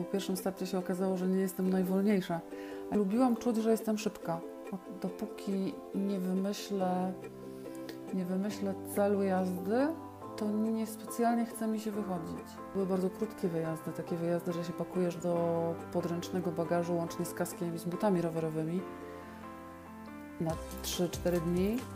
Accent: Katowice, Silesian Voivodeship, Poland; Ja pochodzę z Katowic i moje kolarstwo w Katowicach zupełnie nie miało szansy się rozwinąć.

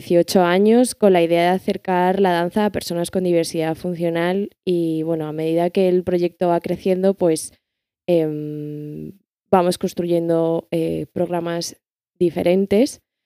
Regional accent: Galicia, Spain; moved away as an adult; now in Madrid, Spain; Pues yo soy gallega

